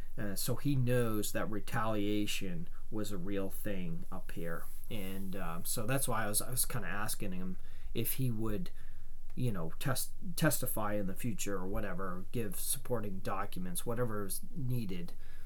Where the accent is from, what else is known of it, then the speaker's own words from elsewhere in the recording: Maine, United States; And one of them is from my home state, is Susan Collins.